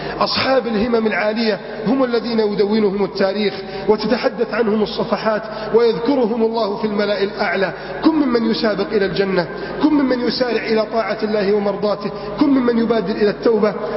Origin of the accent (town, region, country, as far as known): Egypt